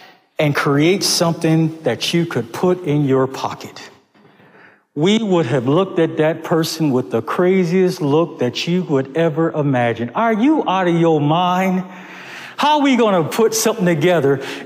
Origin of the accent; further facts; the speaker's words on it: Buffalo, New York, United States; I grew up in Buffalo, so we were able to get a couple Canadian channels